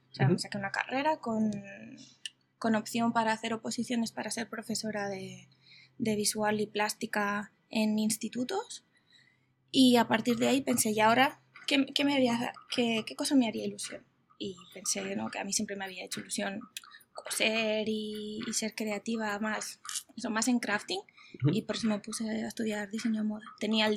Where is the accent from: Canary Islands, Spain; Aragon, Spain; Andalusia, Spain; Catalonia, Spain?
Catalonia, Spain; Barcelona; De Barcelona.